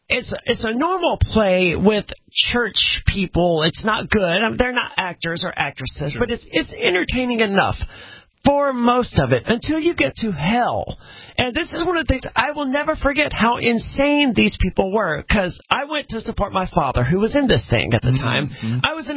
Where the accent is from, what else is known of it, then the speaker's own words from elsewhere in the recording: Southaven, Mississippi, United States; I'm from South Haven, Mississippi, which is basically Memphis, Tennessee.